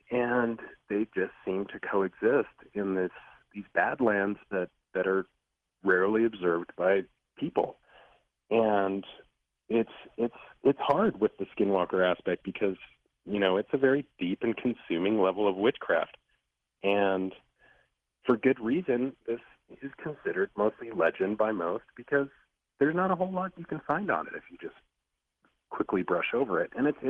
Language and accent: English; Costa Rica; born there; English is a second language; I was born in Costa Rica, so English is my second language. And when I kind of tell them that, my mom's from Costa Rica